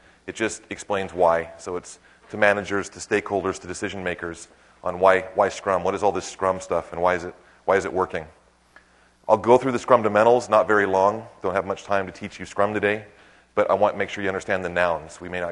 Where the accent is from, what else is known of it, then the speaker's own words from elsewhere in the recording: Idaho, United States; And I say, it's not rugby. I'm from Idaho.